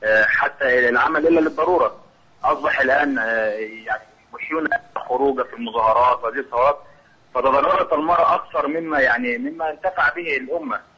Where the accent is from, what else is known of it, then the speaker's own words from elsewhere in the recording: Egypt; وأنا من مصر